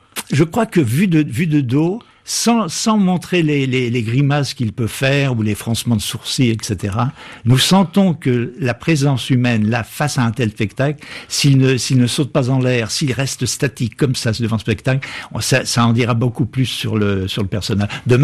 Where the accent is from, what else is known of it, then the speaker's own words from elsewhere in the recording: Le Havre, Normandy, France; born there; Moi je suis né au bord de la mer, je suis né au Havre, etc.